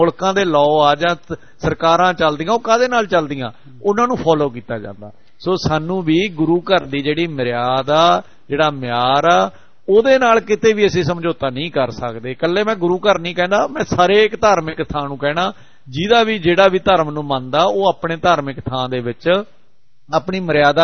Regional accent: Sangrur, Punjab, India; ਇਹ ਸਾਡਾ ਨੀ ਕਸੂਰ, ਸਾਡਾ ਜ਼ਿਲ੍ਹਾ ਸੰਗਰੂਰ ਤੋਂ ਆ ਜੀ।

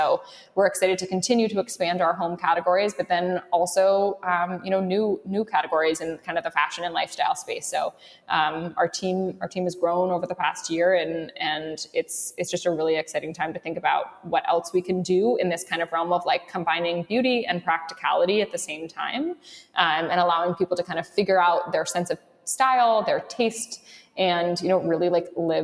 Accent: London, United Kingdom; I grew up in London and I worked at the Abercrombie and Fitch on Savile Row in London, the first Abercrombie in the UK.

